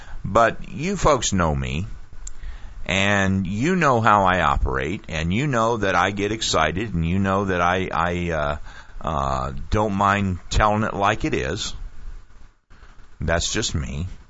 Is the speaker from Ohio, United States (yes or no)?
yes; Ohio, United States; and I was a Cleveland fan because I was from Ohio